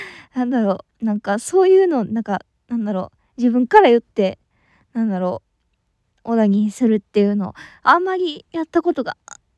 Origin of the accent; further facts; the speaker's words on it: Kansai, Japan; 私出身地は関西なんですけど、今はちょっと別のとこに住んでおりまして